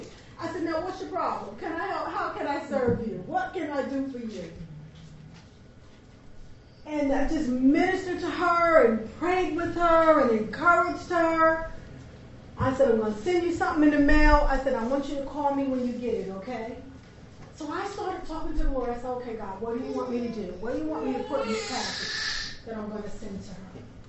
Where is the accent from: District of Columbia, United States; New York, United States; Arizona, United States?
New York, United States; I got a text message from a young girl that I grew up with up in New York.